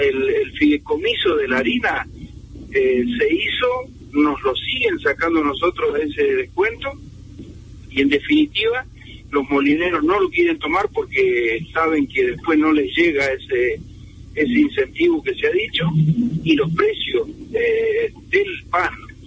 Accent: Argentina; los propios somos todos los argentinos

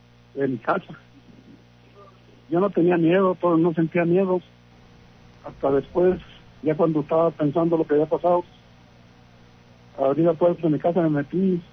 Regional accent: Pabellón de Arteaga, Aguascalientes, Mexico; Y cuando estaba más joven, yo soy de ahí, de Pabellón de Arteaga.

